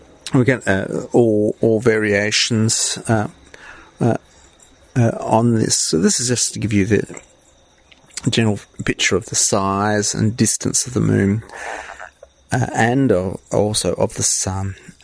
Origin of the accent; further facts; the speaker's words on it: Australia; accent: Australian; I'm giving an Australian pronunciation, I very rarely get to say these words in common conversations out here